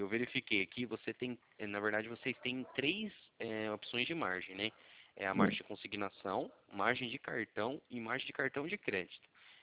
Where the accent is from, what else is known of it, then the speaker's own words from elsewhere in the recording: Cornélio Procópio, Paraná, Brazil; Eu sou do Paraná, tá? Eu sou de Cornélio Procópio, não sei se você já ouviu falar.